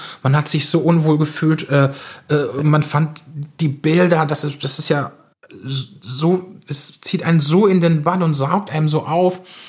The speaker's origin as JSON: {"language": "German", "country": "Spain", "tie": "born or raised there", "said": "Ja, deswegen, aufgewachsen in Spanien."}